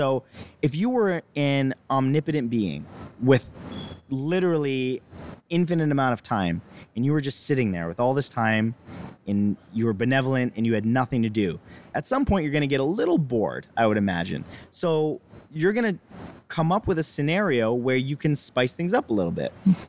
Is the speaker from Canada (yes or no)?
yes; Canada; I'm Canadian, I'm bald, and I'm a YouTuber.